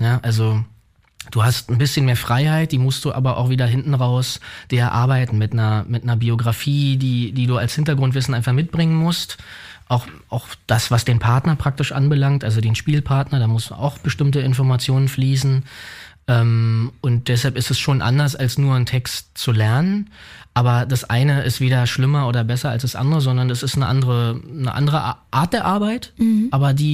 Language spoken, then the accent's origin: German; Berlin, Germany; vielleicht auch als Berliner